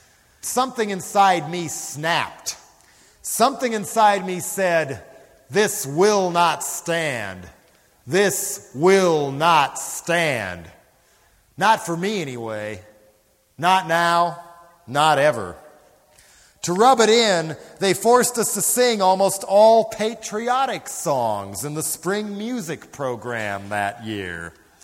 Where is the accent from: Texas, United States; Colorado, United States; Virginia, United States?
Colorado, United States; Boulder; I grew up in Boulder, Colorado, about 4 miles from the Rocky Flats nuclear weapons plant.